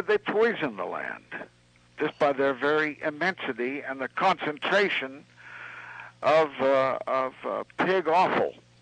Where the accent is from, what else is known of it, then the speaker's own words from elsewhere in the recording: Kansas City, Kansas, United States; I'm from Kansas City, Kansas.